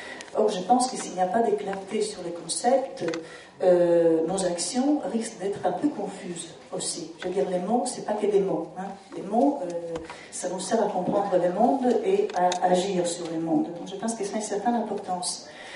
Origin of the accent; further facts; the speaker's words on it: Italy; French is a second language; je suis italienne